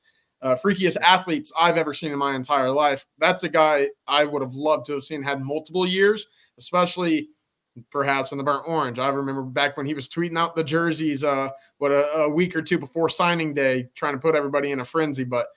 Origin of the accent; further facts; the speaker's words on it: Allen, Texas, United States; I grew up in Allen. I was a year younger than Kyler at the time.